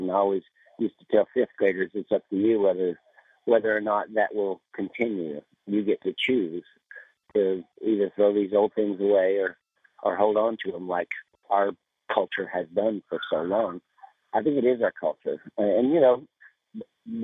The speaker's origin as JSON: {"language": "English", "region": "Kentucky", "country": "United States", "said": "wanted us to be proud of being from Kentucky. And I don't know if my granny ever thought of herself as Appalachian as much as she thought of herself as Kentuckian"}